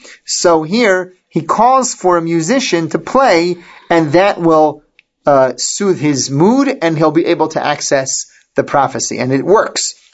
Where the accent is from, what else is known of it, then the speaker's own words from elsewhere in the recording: Philadelphia, Pennsylvania, United States; When I was in the seventh grade in growing up in Philadelphia, I was a pretty good kid.